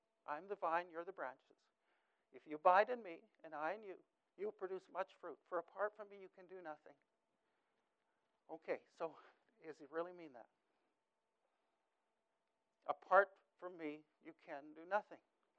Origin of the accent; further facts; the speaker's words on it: Saskatchewan, Canada; moved away; also born or lived in California; I was raised in Saskatchewan.